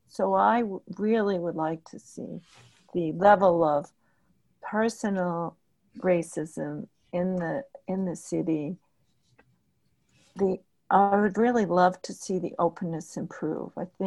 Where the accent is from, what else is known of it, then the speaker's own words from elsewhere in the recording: Quincy, Massachusetts, United States; born there; I was born in Quincy. I've worked in Quincy. I have family living in Quincy for a long time.